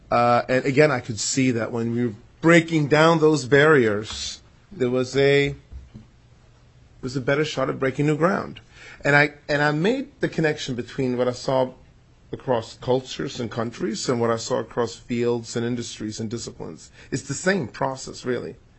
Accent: Sweden; I'm Swedish and American. My mother's black and Cherokee. My dad's Swedish. I grew up in Sweden.

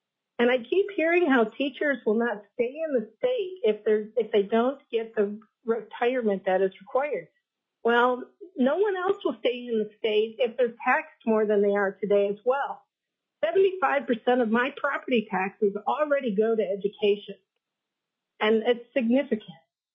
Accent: Wasilla, Alaska, United States; I'm from Wasilla and representing myself.

